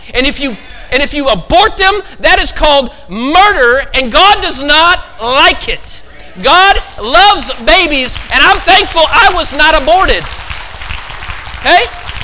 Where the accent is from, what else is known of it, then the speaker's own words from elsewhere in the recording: West Coast, United States; I was born and raised in the West Coast, but one thing I love about the Midwest is raising kids here.